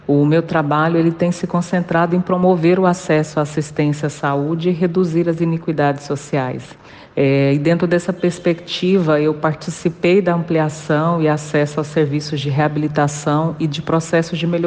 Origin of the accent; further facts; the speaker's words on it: Tocantins, Brazil; Eu sou natural do estado do Goiás, que depois da divisão ali resultou na criação do mais novo estado da Federação Brasileira, né, o estado de Tocantins, o antigo norte de Goiás.